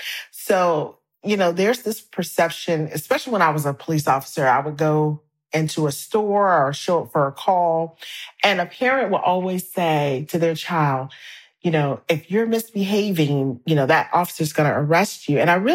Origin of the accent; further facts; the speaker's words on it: South Carolina, United States; And so I'm from South Carolina. I grew up in church.